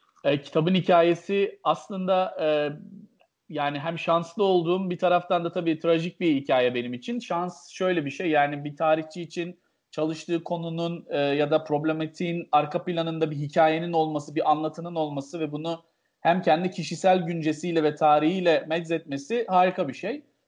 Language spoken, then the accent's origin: Turkish; Gaziantep, Turkey; Antep'te doğdum, büyüdüm. Bütün ailem orada. Yüksek lisansı bitirdikten sonra tekrar Antepliyim, aynen. Antepliyim.